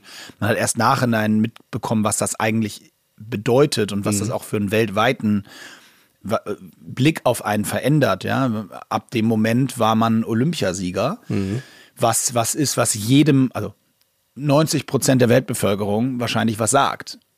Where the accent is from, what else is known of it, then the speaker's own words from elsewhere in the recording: Hamburg, Germany; wir sind Hamburger und wir werden hier immer unser Headquarter haben, weil wir hier leben.